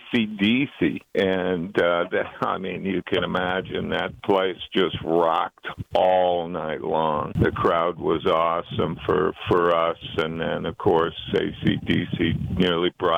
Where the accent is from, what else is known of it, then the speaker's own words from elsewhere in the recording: Ottawa, Ontario, Canada; I'm from Canada originally, and I was in Ottawa as a teenager, and I was about 13